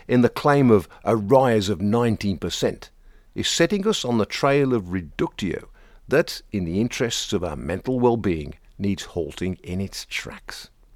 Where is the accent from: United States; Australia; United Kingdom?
United Kingdom; Wales; strolling the alleys of my hometown in rural Wales